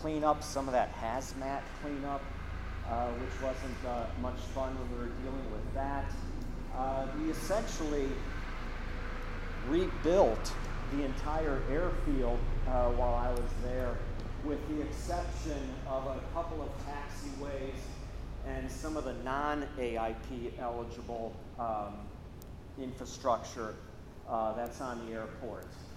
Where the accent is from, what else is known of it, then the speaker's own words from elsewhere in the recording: Chicago, Illinois, United States; I'm originally from the Chicago area. My dad worked for United Airlines. I was an airline brat.